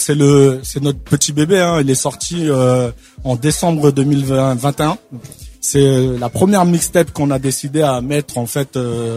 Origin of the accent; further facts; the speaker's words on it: Île-de-France, France; Moi du 77.